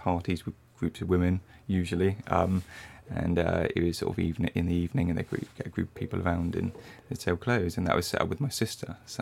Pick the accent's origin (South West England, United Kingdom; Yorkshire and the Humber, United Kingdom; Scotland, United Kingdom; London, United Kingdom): South West England, United Kingdom; Shillingstone; also born or lived in Bournemouth; Yeah, so I was born in Bournemouth. My parents moved to Shillingstone. When I was about